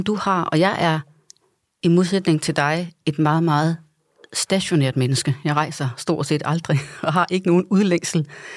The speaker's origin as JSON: {"language": "Danish", "town": "Hadsten", "region": "Central Denmark Region", "country": "Denmark", "said": "Og jeg kommer fra Hadsten tæt på Aarhus, så du kender området."}